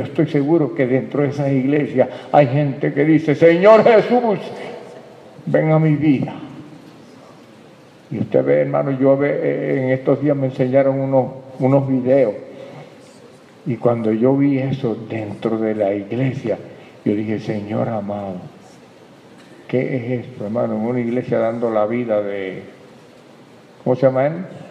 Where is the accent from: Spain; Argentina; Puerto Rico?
Puerto Rico; Caguas; yo he oído un testimonio en mi país, ¿verdad? Yo vengo de la capital del mundo, de Caguas